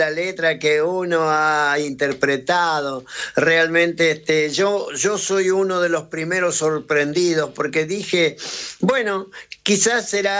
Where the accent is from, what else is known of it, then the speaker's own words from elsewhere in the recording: northern Argentina, Argentina; Soy uno de los argentinos latinoamericanos que está dando vuelta por el mundo, y realmente yo muy feliz como argentino, principalmente como provinciano, como norteño